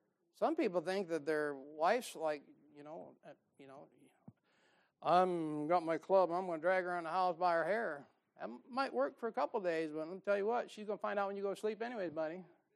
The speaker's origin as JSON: {"language": "English", "country": "United States", "said": "I'm American. You know what you're taught? Equal opportunity employment, right?"}